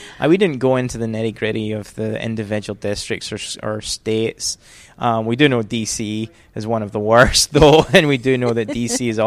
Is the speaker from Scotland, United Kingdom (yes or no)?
yes; Scotland, United Kingdom; now in Waco, United States; we began in Texas, Waco, which is where I live, although I'm from Scotland originally.